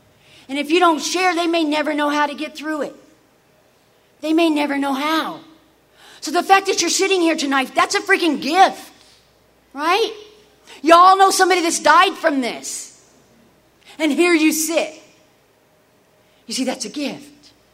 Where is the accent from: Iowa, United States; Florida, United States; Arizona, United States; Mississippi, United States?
Arizona, United States; Phoenix; I'm a junkie from South Phoenix that lived in a box